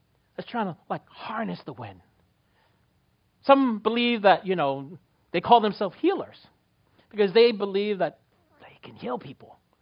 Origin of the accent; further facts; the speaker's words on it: New York, United States; I'm in New York, so I'm a New Yorker. I'm impatient.